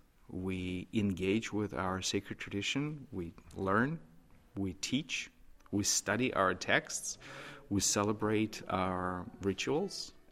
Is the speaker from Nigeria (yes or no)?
no; Belarus; now in United States; I grew up in the former Soviet Union. I grew up in Belarus. I've had firsthand experiences of anti-Semitism my entire childhood and teen life and the early adult life as well.